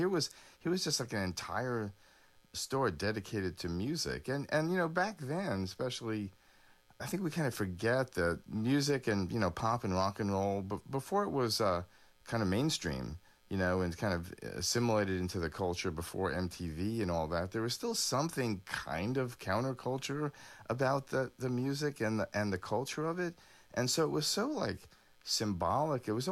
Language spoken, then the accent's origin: English; New Jersey, United States; I mean, I grew up in New Jersey, and there were many of them there, and most of them were in malls.